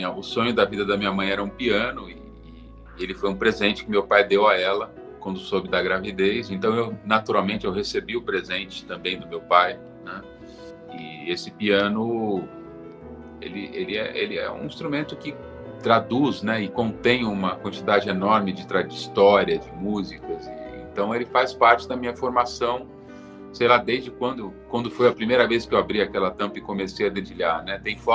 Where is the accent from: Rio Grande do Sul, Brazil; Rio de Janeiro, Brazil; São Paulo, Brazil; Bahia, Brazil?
Rio de Janeiro, Brazil; Niterói; born there; Bom, a minha família é toda do interior paulista e da capital aqui. Eu nasci em Niterói, na verdade eu sou fluminense, né?